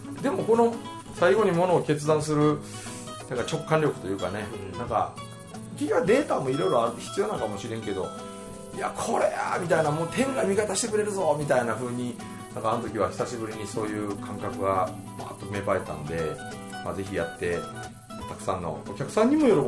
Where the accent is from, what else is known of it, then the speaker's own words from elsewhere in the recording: Osugidani, Mie, Japan; 三重県の中の俺の実家のある大杉谷とか